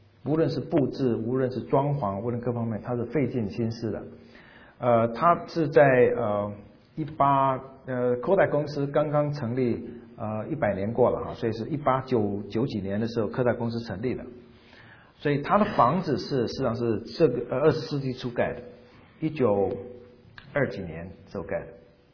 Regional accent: Taiwan; now in United States; 我从台湾来的时候第一次吃火鸡肉

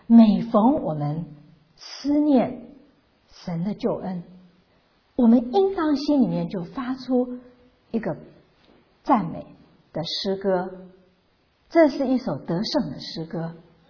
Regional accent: China; 所以我们中国人有一句话说无事不登三宝殿

